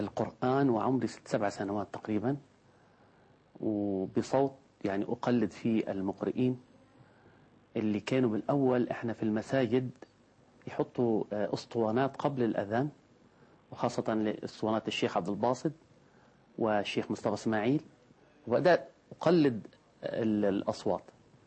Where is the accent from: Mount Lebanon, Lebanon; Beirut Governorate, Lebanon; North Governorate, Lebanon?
Beirut Governorate, Lebanon; Beirut; born there; نحن من مواليد بيروت، إنما الجد من مواليد طرابلس. عندما نزل إلى بيروت سألوا أنت من أين؟ قال لهم أنا من طرابلس، وكتبوا … على الهوية،